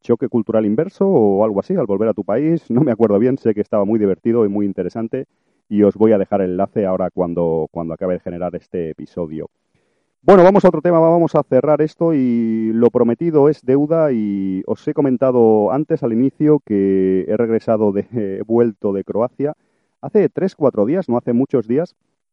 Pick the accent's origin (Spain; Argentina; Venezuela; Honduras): Spain; Barcelona, Catalonia; el clima es bastante parecido, pues, de donde yo vengo, ¿no? De Barcelona